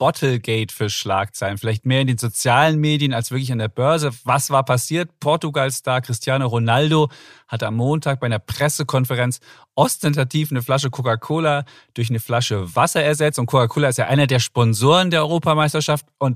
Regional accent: East Germany, Germany; born there; für mich als gebürtigen Ostdeutschen

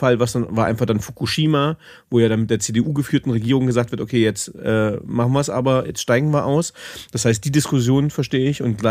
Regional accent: Magdeburg, Saxony-Anhalt, Germany; als 81er Jahrgang, gebürtig in Magdeburg, wohnhaft in Bayern.

